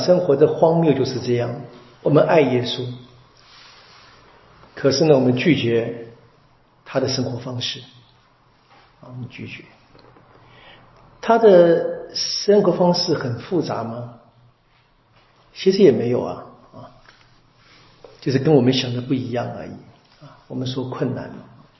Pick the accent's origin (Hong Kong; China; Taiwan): Taiwan; 我们台湾人喜欢说的不爽，就很难。